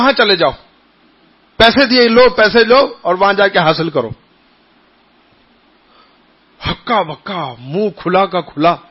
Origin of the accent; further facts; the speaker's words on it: Punjab, Pakistan; میں بڑا خاندانی ہوں، اور … میرا بھی پنجاب سے تعلق ہے نا،